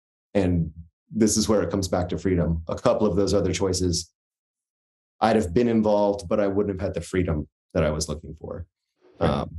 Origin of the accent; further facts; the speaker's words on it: Vermont, United States; I'm from Vermont. It gets cold.